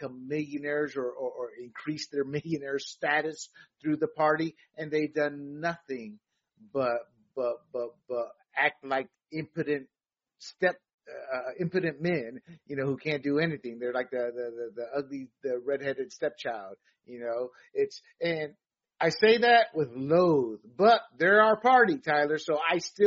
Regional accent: Panama; That stems from being raised as an American citizen in Panama. I am a Panamanian because of my mother.

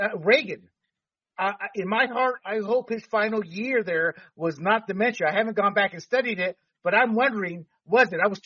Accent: Panama; I've seen it firsthand where I was raised in Panama.

